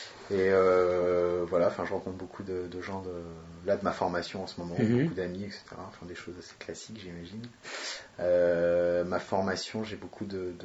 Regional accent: Île-de-France, France; now in Paris, France; Je suis né en banlieue, dans les Hauts-de-Seine, 92.

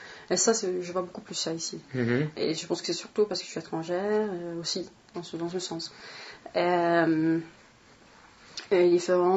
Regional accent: Borlänge, Dalarna County, Sweden; moved away; Je suis née dans un petit village qui s'appelle Borlänge, qui est à peu près à 200 km de Stockholm. Et j'ai ma famille qui vient de Stockholm. Voilà. Après avoir habité là-bas, je suis partie, vers 14 ans, je suis partie sur la côte ouest, à Halmstad

